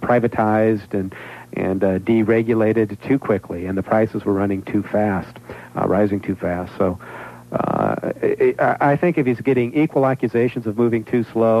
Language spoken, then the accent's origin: English; United States; Well, as an American over there, you have a lot of responsibility